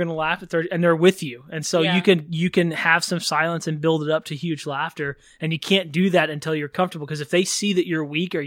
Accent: Texas, United States; moved away as an adult; I grew up in Texas, lived there for most of my life. And then in 2015, when I was, what was I then? 31-ish. And I moved out here to pursue comedy

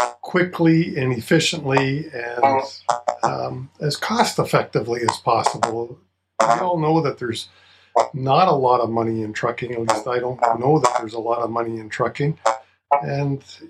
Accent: Canada; I think being Canadian and helping Canadians is a Canadian thing to do.

